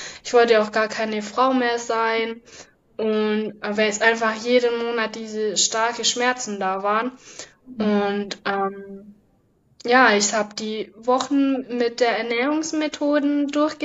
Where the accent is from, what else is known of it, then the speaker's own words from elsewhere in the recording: Baden-Württemberg, Germany; komme aus der Nähe von Ulm.